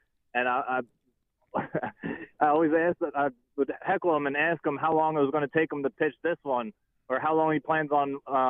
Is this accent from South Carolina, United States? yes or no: no; Philadelphia, Pennsylvania, United States; I'm not a big heckler, but since I'm from Philly, it's definitely in my blood.